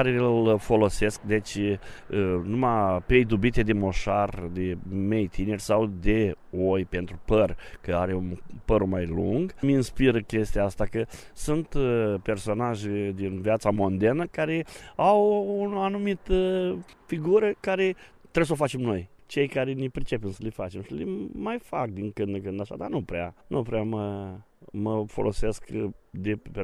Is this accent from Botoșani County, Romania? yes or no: yes; Ibănești, Botoșani County, Romania; sunt din Botoșani, Ibănești, reprezint zona Ibăneștiului, chiar dacă stau în altă zonă.